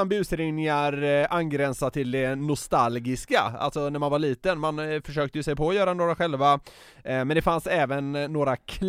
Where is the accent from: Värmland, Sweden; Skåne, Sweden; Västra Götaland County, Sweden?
Västra Götaland County, Sweden; Gothenburg; now in Stockholm, Sweden; Jag är från Göteborg och bor i Stockholm.